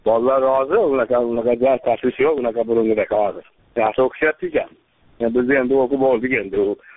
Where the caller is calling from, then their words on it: Andijan, Andijan Region, Uzbekistan; O'zim asli Andijondan qo'ng'iroq qilyapman men.